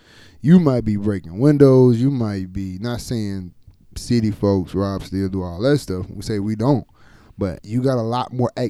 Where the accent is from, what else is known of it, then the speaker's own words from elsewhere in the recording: Crockett, Texas, United States; also born or lived in Houston / Dallas; No, so I'm actually from Crockett, Texas, which nobody usually knows. So I usually just go with Houston or Dallas during the summers, raised in both. But I'm originally from Crockett, Texas